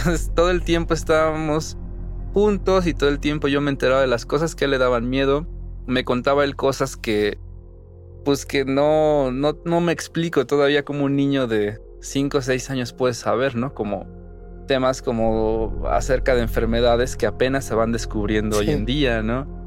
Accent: La Piedad, Michoacán, Mexico; also born or lived in Mexico City / Encarnación de Díaz; Viví mi infancia fuera de la Ciudad de México. Nací aquí, pero vivimos en La Piedad, Michoacán y en Encarnación de Díaz, Jalisco, un pueblito conocido como La Chona.

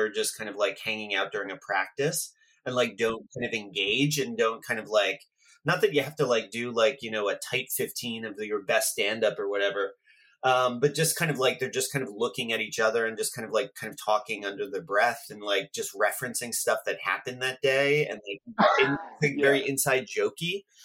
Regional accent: New Jersey, United States; like around where I grew up in New Jersey.

